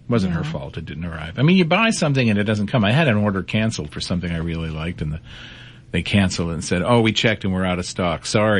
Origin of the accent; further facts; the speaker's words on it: Lawrence, Massachusetts, United States; In my hometown of Lawrence, Massachusetts.